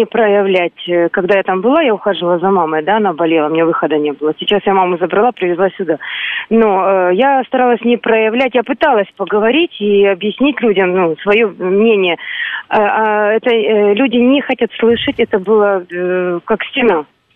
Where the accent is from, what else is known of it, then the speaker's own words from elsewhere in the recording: Odintsovo, Moscow Oblast, Russia; also born or lived in Ukraine; Я жила на Украине год, вот этот самый острый период, мама болела там, сама я из Одинцова, рождена на Украине.